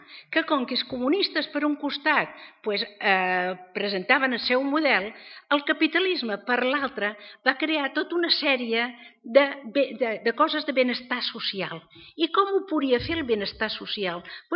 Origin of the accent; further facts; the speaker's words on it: Menorca, Balearic Islands, Spain; Jo a Menorca, perquè sóc de Menorca, com hem dit